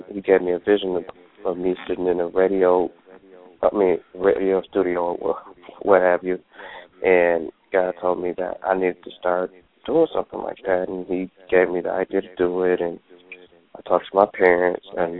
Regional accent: Warren, Michigan, United States; I come from Warren, Michigan.

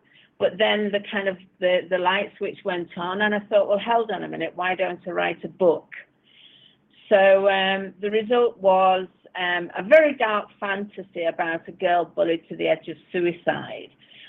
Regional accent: Manchester, North West England, United Kingdom; I'm a writer. I'm from Manchester, England.

